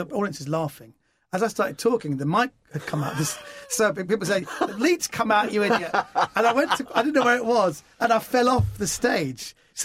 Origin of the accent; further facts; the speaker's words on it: Bratislava, Bratislava Region, Slovakia; He goes, "Where are you from?" I went, "I'm from Bratislava." And he said, "Where's that?" I said, "Eastern Europe."